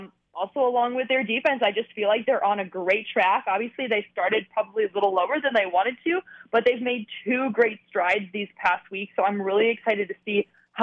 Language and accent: English; Midwest, United States; I grew up in Big Ten country when it was, you know, all of the Big Ten schools in the Midwest.